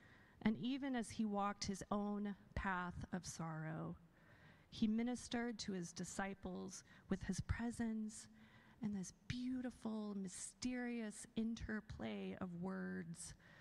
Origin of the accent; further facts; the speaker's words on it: Kenya; I grew up in Kenya in a culture that turns our Western understanding of individualism on its head.